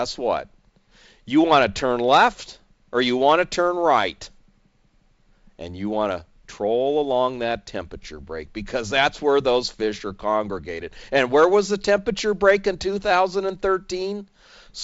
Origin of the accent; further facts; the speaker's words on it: San Diego, California, United States; I grew up with many in the Point Loma area. We used to have a big tuna industry in San Diego. And I grew up right in the midst of it all.